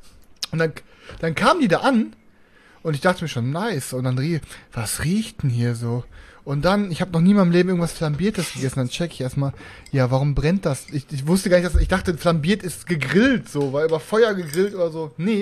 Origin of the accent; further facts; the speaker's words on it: Bochum, North Rhine-Westphalia, Germany; ich wohne leider in Bochum